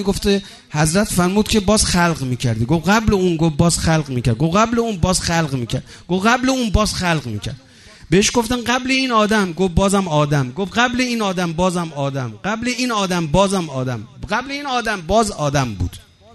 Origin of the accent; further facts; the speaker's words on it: Rasht, Gilan, Iran; والله من تمام بچگیام همیشه گم میشدم. میرفتیم از محل خودمون میومدیم میرفتیم شهرداری رشت، گم میشدم، مادرمو پیدا نمیکردم.